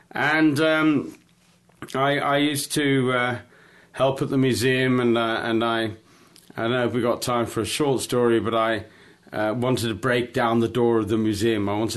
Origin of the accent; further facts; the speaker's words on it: Zimbabwe; also born or lived in England; I was born in England, but I had the lucky childhood of my parents emigrated when I was like 8 or 9 years old, and they went to Africa, and they went to Zimbabwe